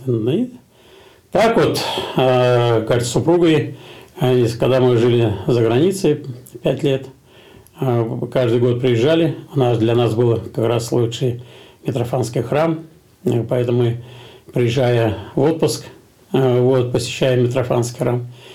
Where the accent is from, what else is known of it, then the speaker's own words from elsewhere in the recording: Penza Oblast, Russia; Да, я из Белинского района.